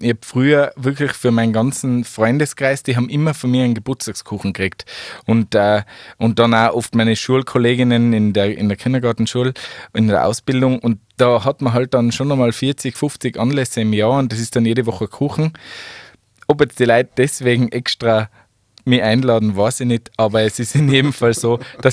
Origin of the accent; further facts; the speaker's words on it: Tyrol, Austria; Das hat sich so über die Jahre irgendwie entwickelt, aber ich bin ein waschechter Tiroler.